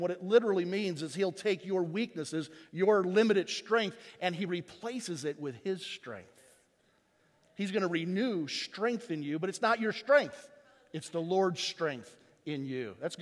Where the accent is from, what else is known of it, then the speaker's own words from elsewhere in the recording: Chicago, Illinois, United States; Plus, I'm from Chicago, so I don't care about the Cowboys. I'm a Chicago Cubs fan.